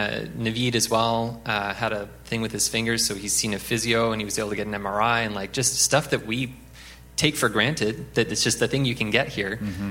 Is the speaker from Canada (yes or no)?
yes; Canada; I'm like, I'm from Canada.